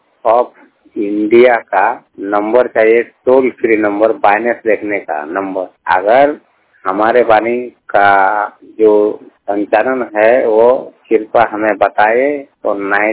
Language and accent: Hindi; Dhanbad, Jharkhand, India; मैं धनबाद का रहने वाला हूँ और मैं 100% ब्लाइंड बोल रहा हूँ।